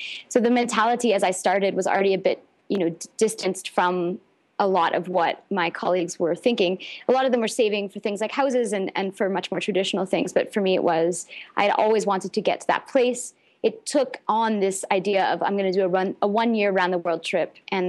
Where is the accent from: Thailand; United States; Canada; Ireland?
Canada; The first is that I'm Canadian